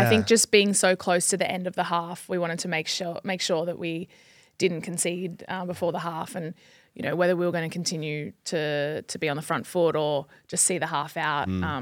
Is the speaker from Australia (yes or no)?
yes; Australia; Coming from Australia, the coffee there is elite.